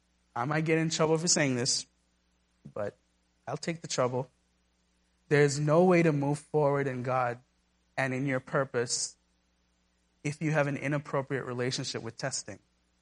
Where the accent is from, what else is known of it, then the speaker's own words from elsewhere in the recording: Pasadena, California, United States; Okay, well, do you know the reason why I grew up in Pasadena?